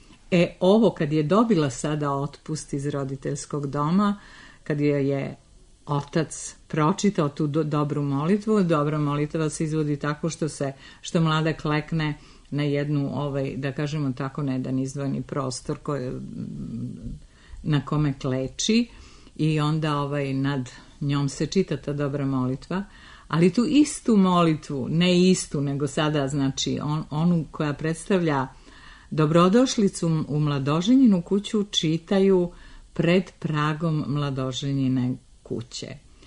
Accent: Žukovica, Budva Municipality, Montenegro; ja sam u stvari iz Žukovice ili sela Medigovići

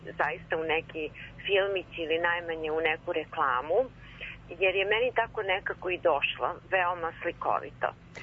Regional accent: Vranje, Southern and Eastern Serbia, Serbia; mnogo reči koje sam ja čula odrastajući u Vranju, rođena sam dakle u Vranju, ja i moja sestra

